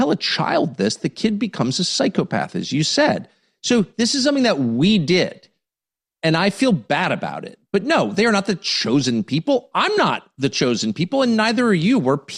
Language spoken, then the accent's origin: English; United States; Because I'm an American and I want what's best for my country.